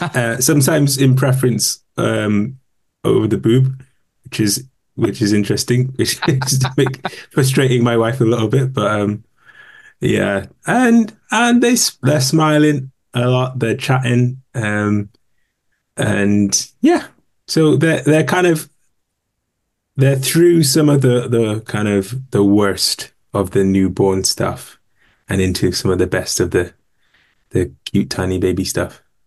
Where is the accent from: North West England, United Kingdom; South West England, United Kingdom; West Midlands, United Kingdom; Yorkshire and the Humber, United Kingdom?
West Midlands, United Kingdom; Birmingham; now in Cardiff, United Kingdom; I am living in Cardiff, but I'm from Birmingham.